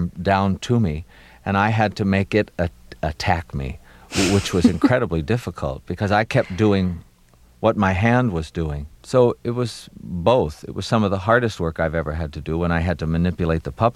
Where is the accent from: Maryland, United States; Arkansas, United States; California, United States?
Maryland, United States; Baltimore; accent: Baltimore; I decided when I was working on 52 Pickup to use my Baltimore accent because I thought it would make the man more dangerous